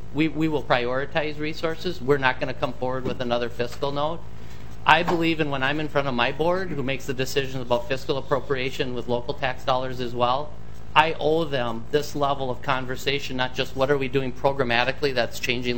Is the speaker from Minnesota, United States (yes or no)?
yes; Minnesota, United States; when I'm back home, I'm from Southwest Minnesota down in Cottonwood County